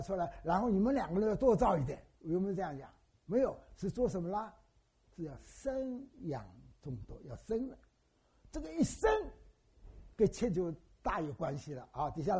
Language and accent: Chinese; China; 所以我觉得神对我们中国人特别优待